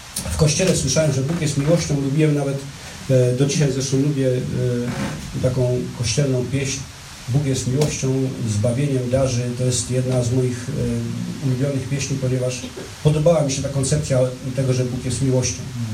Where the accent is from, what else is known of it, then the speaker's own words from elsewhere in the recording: Jelenia Góra, Lower Silesian Voivodeship, Poland; born there; Ale Jelenia Góra jest dla mnie też ważna z tego względu, że tam nie tylko się urodziłem